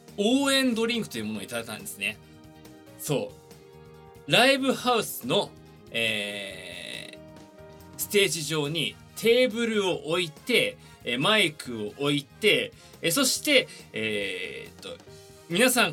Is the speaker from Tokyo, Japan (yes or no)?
yes; Tokyo, Japan; 東京都出身、東京生まれ、東京育ち。そうなんです、いわゆる都会っ子ってやつですね。1990年3月14日まで、つまり31歳でございます。